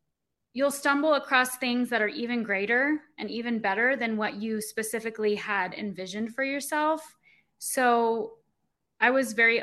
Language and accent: English; Hollister, California, United States; I was born in Hollister, and it's about 2 hours south of San Francisco, and a farm town. Where everybody knows everyone.